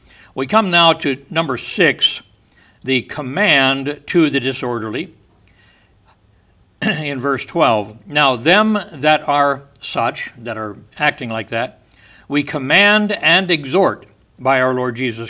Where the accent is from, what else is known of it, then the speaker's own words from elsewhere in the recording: Oxford, Indiana, United States; born there; My dad was ran a restaurant the time I was born in up in Oxford, Indiana, outside of Lafayette.